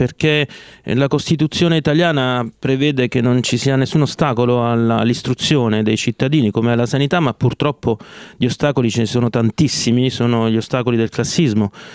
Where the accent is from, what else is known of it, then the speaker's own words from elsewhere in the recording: Cerignola, Apulia, Italy; born there; io sono nato a Cerignola in Puglia, mia madre è calabrese, mio padre è lucano